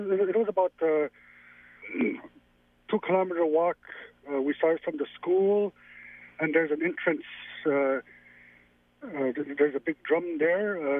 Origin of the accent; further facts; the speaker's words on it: Ontario, Canada; I'm from Grasmere's First Nation, which is in Ontario.